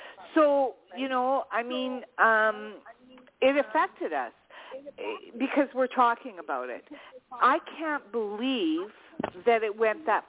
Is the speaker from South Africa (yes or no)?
no; Canada; it's not because I'm Canadian.